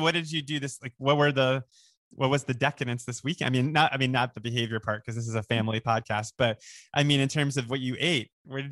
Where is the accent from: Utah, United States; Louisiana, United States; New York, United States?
New York, United States; New York City; I'm a New Yorker. Excuse me. I grew up there.